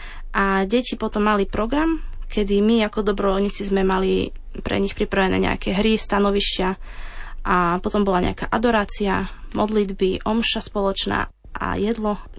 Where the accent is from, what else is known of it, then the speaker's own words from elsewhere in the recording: Michalovce, Košice Region, Slovakia; Pochádzam z malého mesta na východe Slovenska, Michalovce, ale študujem v Košiciach na Technickej univerzite